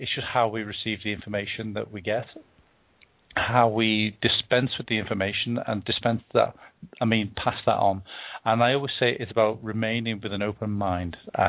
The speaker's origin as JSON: {"language": "English", "town": "Liverpool", "region": "North West England", "country": "United Kingdom", "tie": "born or raised there", "said": "it's shot in my hometown of Liverpool."}